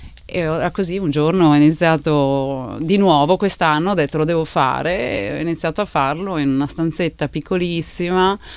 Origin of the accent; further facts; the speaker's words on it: Asti, Piedmont, Italy; now in Australia; vengo da Asti e da un po' ho intrapreso questa carriera verso la pittura